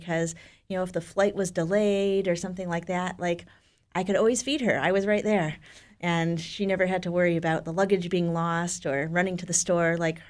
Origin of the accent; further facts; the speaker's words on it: Chicago, Illinois, United States; my hometown is Chicago. I grew up there and I've lived there my whole life.